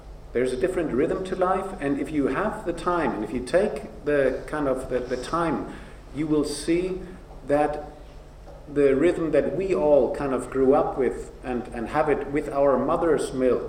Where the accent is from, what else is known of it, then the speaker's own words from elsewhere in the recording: Berlin, Germany; English is a second language; I was growing up in the Cold War times, right? I'm kind of a child of the 70s and 80s. I'm coming from Berlin. There was a wall around my city.